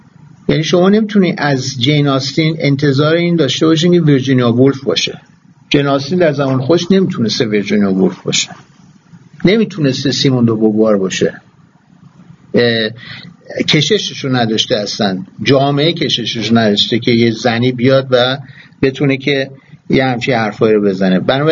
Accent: Iran; ما الان برای ما جمع ایرانی هستیم

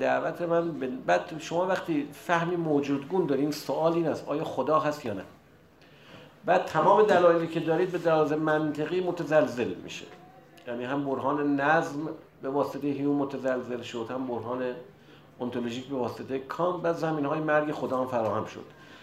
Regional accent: Iran; به عنوان یه ایرانی

